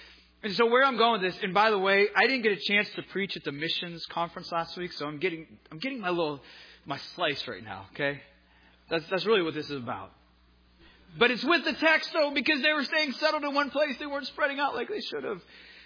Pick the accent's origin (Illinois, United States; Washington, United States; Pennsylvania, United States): Pennsylvania, United States; Pittsburgh; Not many of you know that I grew up in Pittsburgh, and I'm very proud of that.